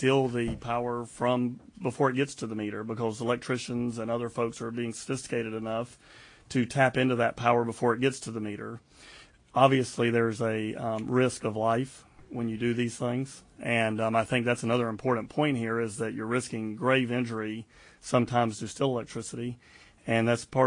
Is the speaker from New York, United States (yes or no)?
no; Trilby, Florida, United States; Is this because I'm from Trilby?